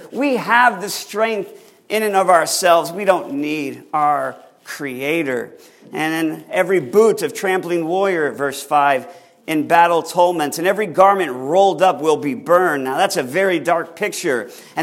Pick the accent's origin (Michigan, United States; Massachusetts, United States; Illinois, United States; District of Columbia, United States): District of Columbia, United States; Washington; and I'm from Washington, D.C., don't hold it against me, and the whole capital area, the region is just lit up during Christmas time.